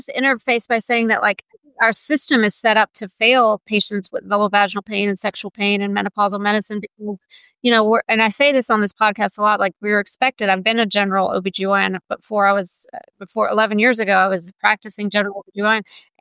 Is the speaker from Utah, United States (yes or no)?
no; North Carolina, United States; I grew up in North Carolina and then I ended up, my family moved to Virginia when I was in college.